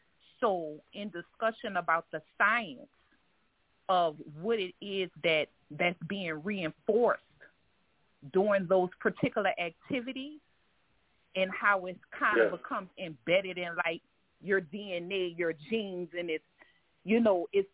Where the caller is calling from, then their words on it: New Orleans, Louisiana, United States; I'm doing good. I'm calling from New Orleans, and I was listening